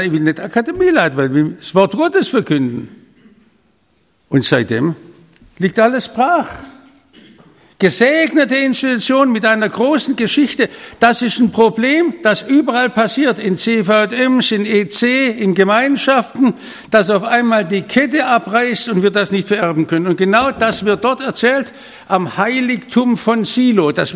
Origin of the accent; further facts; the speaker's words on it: Stuttgart, Baden-Württemberg, Germany; ich bin in Stuttgart aufgewachsen.